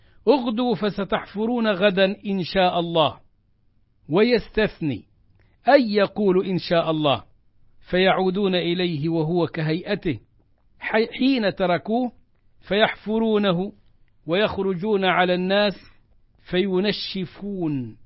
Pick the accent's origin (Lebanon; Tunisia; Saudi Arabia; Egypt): Egypt; عندنا في سيناء في مصر